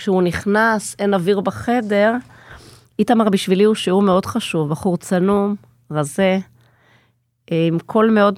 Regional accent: Kiryat Gat, Southern District, Israel; now in Beit Shemesh, Israel; אז האמת היא שאני שמחה שגדלתי בקריית גת.

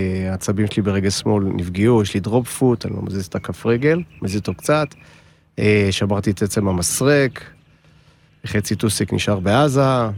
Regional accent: Rehovot, Central District, Israel; אני מרחובות

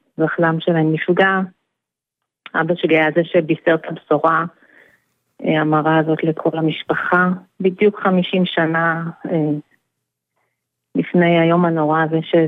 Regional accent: Nir Oz, Southern District, Israel; now in Lehavim, Israel; אני גרה בלהבים, אנחנו 4 אחים במשפחה, כולנו גדלנו בקיבוץ ניר עוז, ילדות פסטורלית ומאושרת ויפה ושקטה

